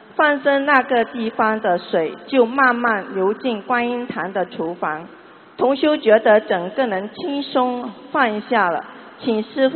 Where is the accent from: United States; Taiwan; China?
United States; New York; 美国的。